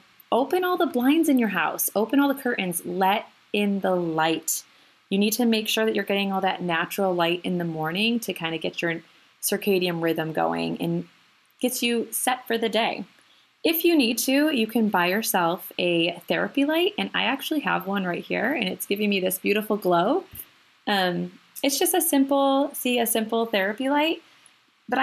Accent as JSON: {"language": "English", "region": "New York", "country": "United States", "tie": "born or raised there", "said": "I grew up in Western New York, in between Rochester and Buffalo."}